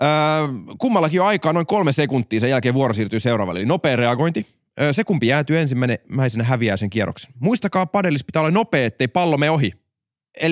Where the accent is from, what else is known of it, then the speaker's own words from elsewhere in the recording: Greece; Mä oon paperilla ortodoksi, koska mä oon kreikkalainen